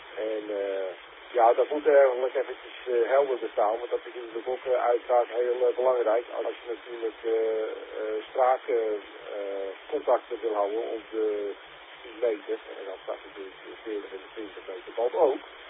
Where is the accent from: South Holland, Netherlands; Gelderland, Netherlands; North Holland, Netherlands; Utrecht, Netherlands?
North Holland, Netherlands; Enkhuizen; uit Enkhuizen.